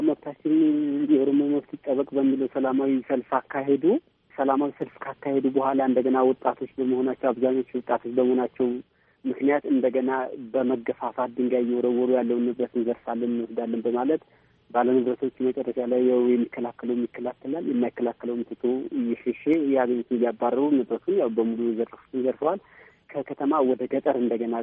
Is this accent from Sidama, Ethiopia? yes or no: no; Oromia, Ethiopia; ተወልጄ ያደግኩት እዛው ነው። ያው ትምህርቴን የጨረስኩት እዛው ነው።